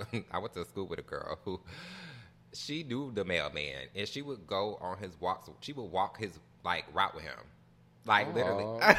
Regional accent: Detroit, Michigan, United States; Growing up in Detroit

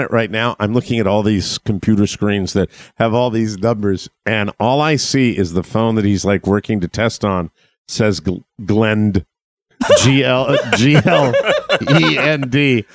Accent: Florida, United States; please send your thoughts out to the people in the panhandle of my home state because this is massive.

